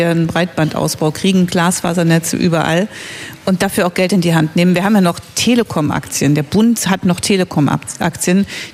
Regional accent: Germany; ich bin ja in der DDR groß geworden

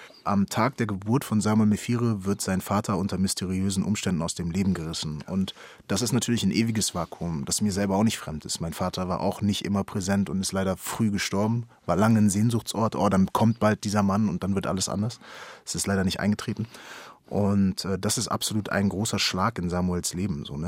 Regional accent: Bremen, Germany; In Bremen passiert es dann von anderer Seite dann auch zum Teil. Und da, wo ich aufgewachsen bin, ist halt so ein bisschen auch einfach der Drogenumschlagsplatz der Stadt.

